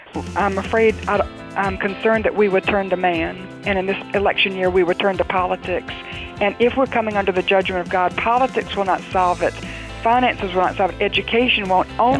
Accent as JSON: {"language": "English", "region": "North Carolina", "country": "United States", "said": "And I'm from North Carolina and I say that almost every day when I read the paper"}